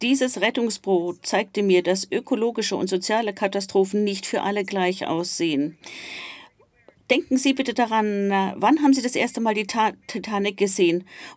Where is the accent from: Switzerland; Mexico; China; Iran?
Iran; Ich bin aufgewachsen im Iran mit diesen alten Mythen, mit all diesen übernatürlichen Geschöpfen.